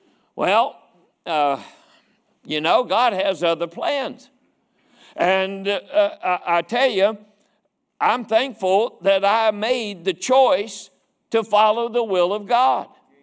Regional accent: Charleston, United States; also born or lived in Joliet; But so I'd been to Atlanta, and then I grew up there in Charleston. Charleston's not a big city, but I'd never really been anywhere. And then when we moved out to Joliet

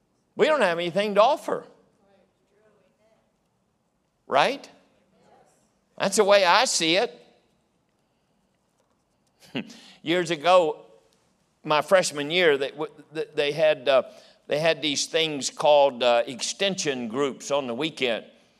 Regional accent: West Virginia, United States; You see, I was from West Virginia. We didn't get out much.

